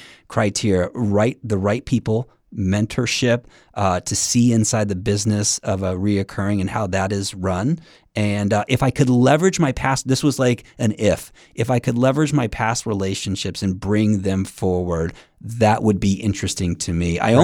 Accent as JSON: {"language": "English", "region": "Florida", "country": "United States", "moved": "as an adult", "lives_now": "San Diego, United States", "said": "Well, moving to San Diego at first was a little bit of a challenge. I come from Florida, a no income state."}